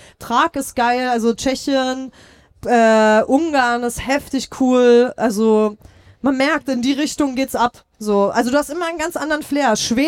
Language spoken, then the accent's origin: German; Berlin, Germany; ich bin Berlinerin, wir sind alle Berliner.